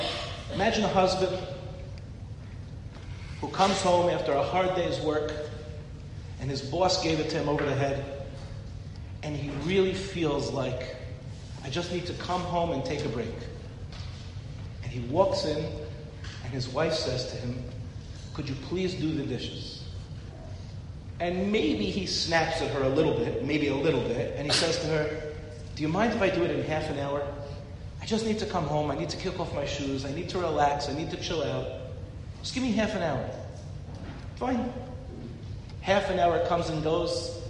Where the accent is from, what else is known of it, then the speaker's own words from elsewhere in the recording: Five Towns, New York, United States; now in Ramat Beit Shemesh, Israel; I grew up in the Five Towns. I live in Ramat Beit Shemesh, right next to the Five Towns.